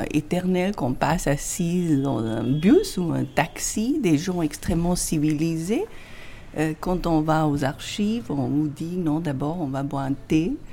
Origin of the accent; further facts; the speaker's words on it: Delhi, India; French is a second language; Non, je suis de Delhi.